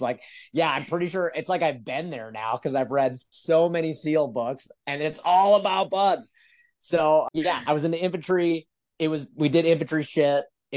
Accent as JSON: {"language": "English", "region": "Wisconsin", "country": "United States", "tie": "born or raised there", "said": "So I'm from Wisconsin originally, born and raised."}